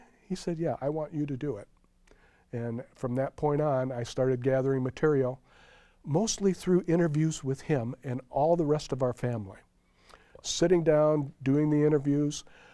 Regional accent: Gary, Indiana, United States; growing up in Gary, Indiana, everywhere I went, when they found out … I was in a fight.

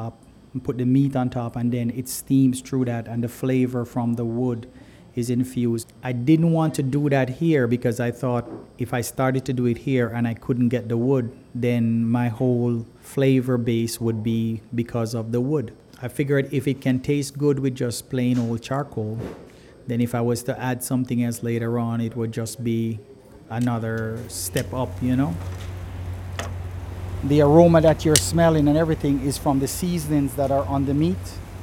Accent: Jamaica; I'm originally from Jamaica.

